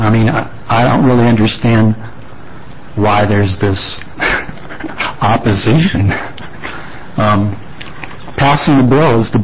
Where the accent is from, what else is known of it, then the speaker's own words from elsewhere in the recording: Salem, Oregon, United States; from Salem, Oregon.